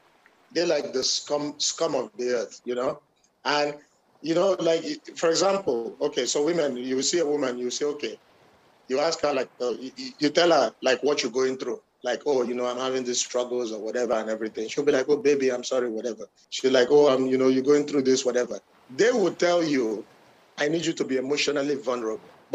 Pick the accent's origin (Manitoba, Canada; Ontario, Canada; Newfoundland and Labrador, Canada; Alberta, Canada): Ontario, Canada; Burlington; Maybe because I grew up in Burlington, so there were a lot of them there.